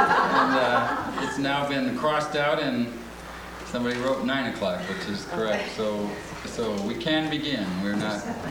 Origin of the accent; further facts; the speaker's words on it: Valparaiso, Indiana, United States; I'm from Valparaiso, Indiana